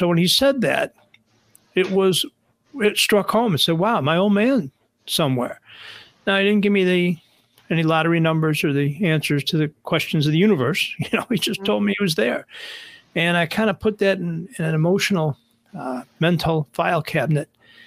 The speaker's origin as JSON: {"language": "English", "town": "Buffalo", "region": "New York", "country": "United States", "tie": "born or raised there", "said": "I grew up in Buffalo, so we're going to watch a Buffalo Bills game together."}